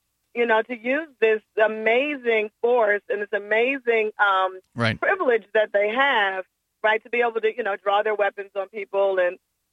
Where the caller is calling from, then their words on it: Chicago, Illinois, United States; I'm calling from Chicago as a Chicagoan.